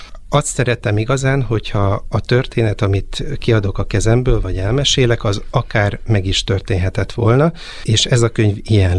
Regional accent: Pilisszentiván, Pest, Hungary; Én Pilisszent Ivánról származom

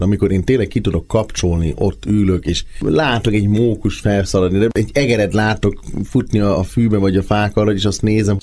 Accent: Germany; Falun nőttem fel, vagy vidéken Németországban, tehát mi nagyon közvetlen a természettel nőttünk fel

